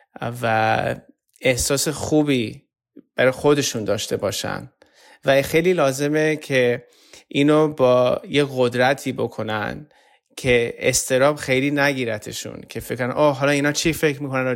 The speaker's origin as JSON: {"language": "Persian", "country": "Iran", "said": "ماها اصولا در یه شرایط هایی بزرگ میشیم که شاید پدر مادرمون خیلی ما رو بهمون راهنمایی نمی کنن که احساسمون رو ابراز کنیم."}